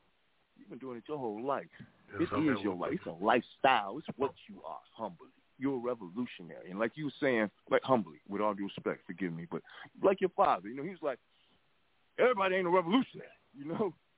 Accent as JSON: {"language": "English", "town": "Chicago", "region": "Illinois", "country": "United States", "said": "I'm from Chicago."}